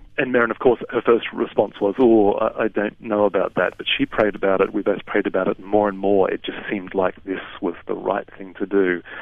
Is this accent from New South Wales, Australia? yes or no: no; Brisbane, Queensland, Australia; moved away as an adult; now in Oxford, United Kingdom; I grew up in Brisbane, I miss Brisbane.